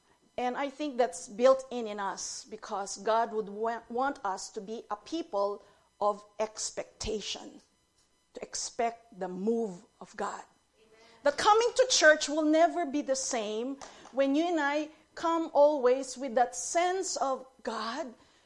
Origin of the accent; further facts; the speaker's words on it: Philippines; Most of us, we come from the Philippines, and back home in the Philippines, we have what we call traditions.